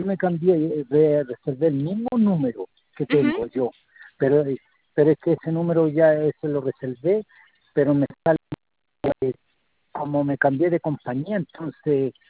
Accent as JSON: {"language": "Spanish", "town": "San Fernando", "region": "O'Higgins", "country": "Chile", "said": "porque yo soy de acá de San Fernando."}